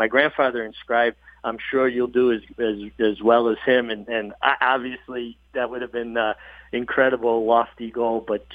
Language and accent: English; Brooklyn, New York, United States; born or raised there